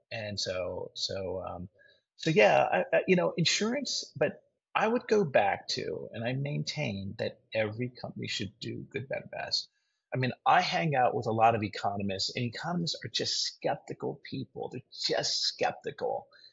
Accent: Midwest, United States; I'm from the Midwest, and when I grew up … was great.

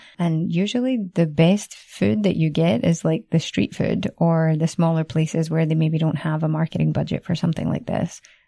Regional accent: Scotland, United Kingdom; accent: Scottish; now in Barcelona, Spain; Time to work on refining my accent, which I have immediately had to soften down again since I got back to be understandable. But yeah, really nice. Got a chance to see some family, see some friends, enjoy some Scottish delicacies

